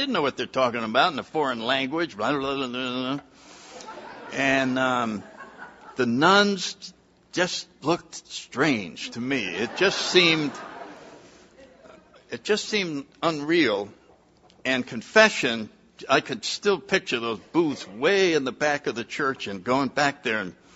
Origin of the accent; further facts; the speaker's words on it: New Haven, Connecticut, United States; So anyway, I grew up in New Haven, Connecticut. I was born in 1931, so if you do the math, in a few weeks I'll be 80.